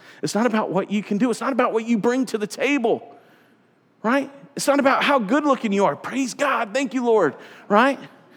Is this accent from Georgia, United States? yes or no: yes; Georgia, United States; Like, I grew up in South Georgia, right? Like, the county that I grew up